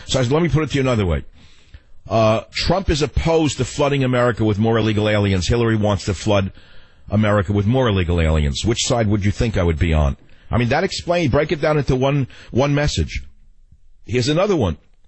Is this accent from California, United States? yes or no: yes; San Francisco, California, United States; Jack, on KSFO, my hometown of San Francisco.